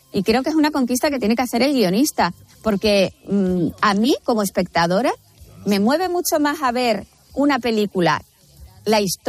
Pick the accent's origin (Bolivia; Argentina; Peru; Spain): Spain; Tenerife, Canary Islands; Hemos rodado la mitad de la película en mi tierra, en Tenerife